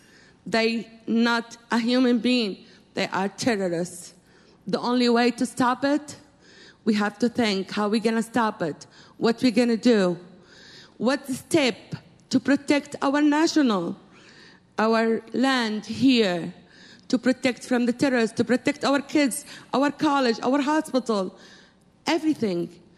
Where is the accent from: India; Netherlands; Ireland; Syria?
Syria; now in United States; I'm from Syria. I'm a Kurdish. And I'm American too. I came to this country.